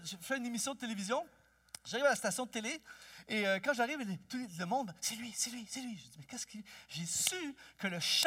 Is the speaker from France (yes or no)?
no; El Salvador; Moi, je viens du Salvador.